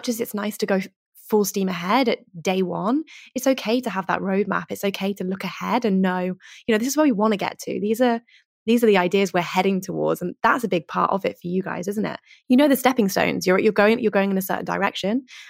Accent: United Kingdom; accent: British; I don't think I have that with my British accent.

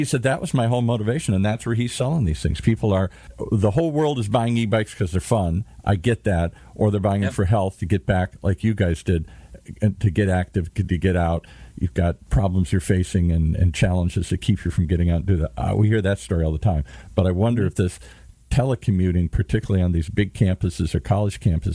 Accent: Michigan, United States; It's hard for me to say that because I'm from Michigan.

